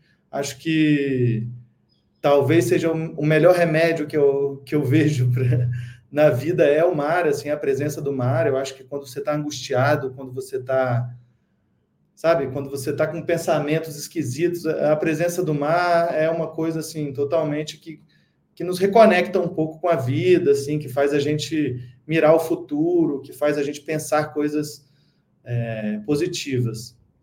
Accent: Vitória, Espírito Santo, Brazil; also born or lived in Vila Velha / Rio de Janeiro; Eu sou capixaba, né? Nasci em Vila Velha, mas fui criado em Vitória, nasci em Vila Velha por uma mera questão de maternidade, né? Porque são cidades vizinhas. E cursei cinema na UF, cursei cinema em Niterói, no Rio de Janeiro. Eu morei 10 anos no Rio e aí eu volto para a cidade de Vitória em 2018.

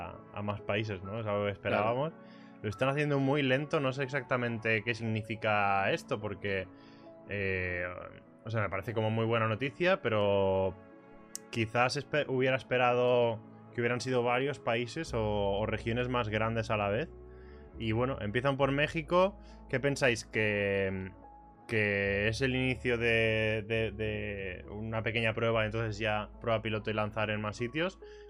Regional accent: Castilla-La Mancha, Spain; yo ahí en mi pueblo en Castilla-La Mancha no tengo ni cobertura, o sea, ni 3G.

